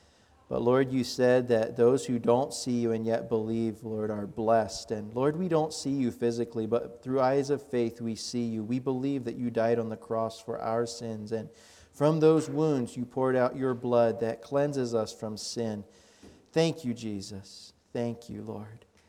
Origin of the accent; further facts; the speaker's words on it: United States; We, as American people, enjoy a lot of prosperity in this country.